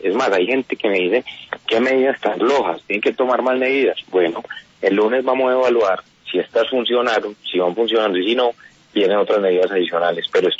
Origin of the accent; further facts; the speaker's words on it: Colombia; Y ahí estamos listos como colombianos.